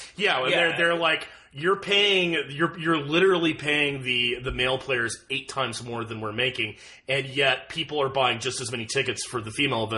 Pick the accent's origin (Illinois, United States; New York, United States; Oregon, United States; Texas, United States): Texas, United States; Austin; I grew up in Austin, so the famous match happened at the Astrodome, so there was a little bit of spillover there.